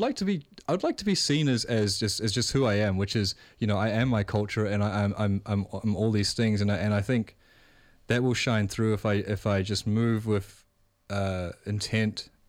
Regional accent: Auckland, New Zealand; And so I grew up in South Auckland with my Malaysian mother.

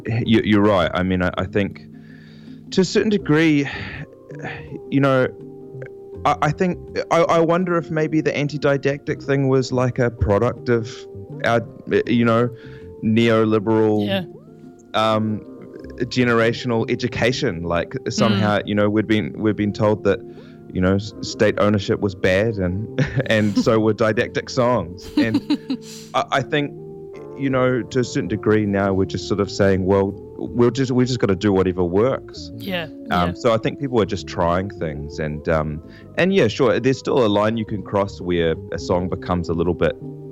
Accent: Dunedin, Otago, New Zealand; also born or lived in Auckland; now in Whanganui, New Zealand; because I'm a transplant to Whanganui. I'm originally from Dunedin, and I lived in Auckland for a long time.

